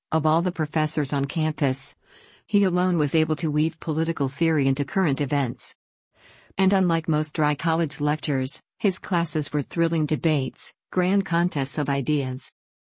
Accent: Chicago, Illinois, United States; also born or lived in South Africa; I was born in South Africa, though I grew up in Chicago.

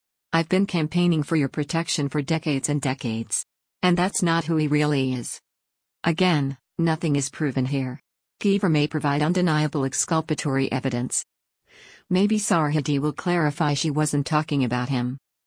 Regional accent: Pittsburgh, Pennsylvania, United States; is a stain on my hometown of Pittsburgh.

